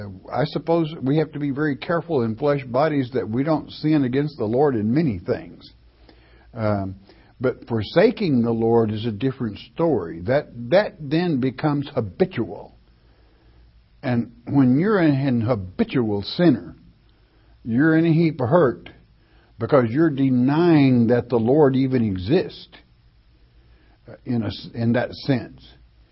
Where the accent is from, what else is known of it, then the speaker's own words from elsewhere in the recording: Arkansas, United States; That's just like I live in the land of Arkansas. I'm an Arkansan. But I'm truly an Irishman.